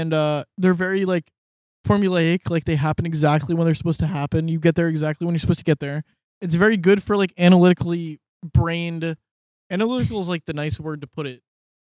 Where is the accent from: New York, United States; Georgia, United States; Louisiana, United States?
New York, United States; also born or lived in Portland, Oregon; I grew up in New York. I enjoyed living in cities.